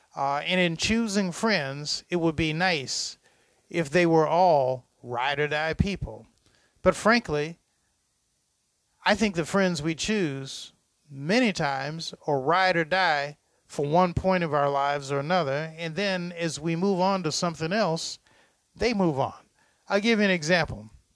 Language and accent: English; Detroit, Michigan, United States; He was from New Haven, Connecticut. I was from Detroit.